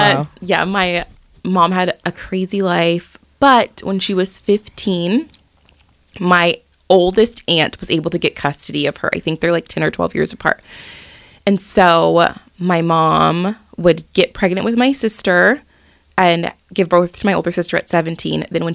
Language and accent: English; Rancho San Diego, California, United States; We grew up in Rancho San Diego, and I always say people don't leave Rancho San Diego.